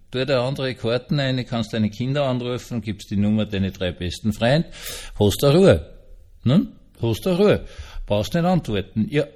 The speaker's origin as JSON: {"language": "German", "region": "Vienna", "country": "Austria", "said": "ich bin ja Wiener"}